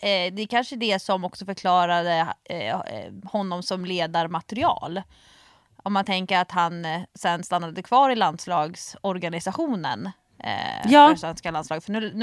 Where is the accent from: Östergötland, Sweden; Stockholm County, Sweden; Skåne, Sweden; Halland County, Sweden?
Stockholm County, Sweden; Nacka; Och i Nacka, där jag är uppvuxen